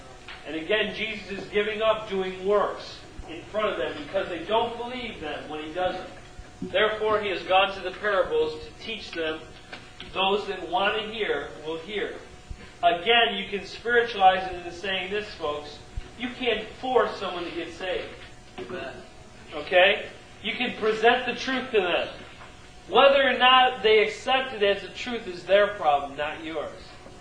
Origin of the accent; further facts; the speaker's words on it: United States; From America.